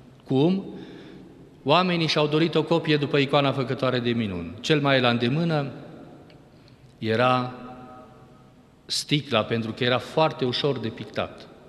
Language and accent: Romanian; Transylvania, Romania; mai ales că suntem ardeleni